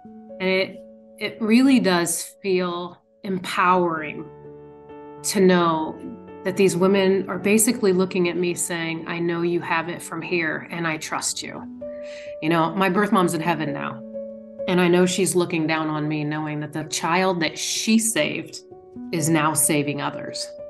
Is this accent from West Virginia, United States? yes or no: no; Indiana, United States; I'm from Indiana, so that's where we started.